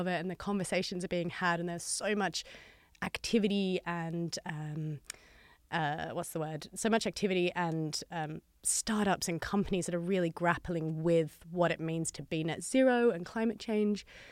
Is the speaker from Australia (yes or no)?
yes; Australia; I was born in Australia and I grew up there, went to uni there, did the whole thing.